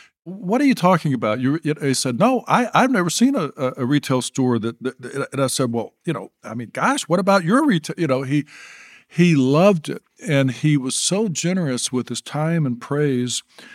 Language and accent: English; Dallas, Texas, United States; Well, you know, we grew up in Dallas.